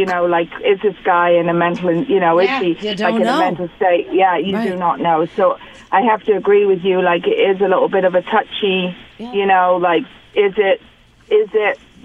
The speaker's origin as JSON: {"language": "English", "region": "England", "country": "United Kingdom", "tie": "born or raised there", "lives_now": "United States", "said": "I grew up in England"}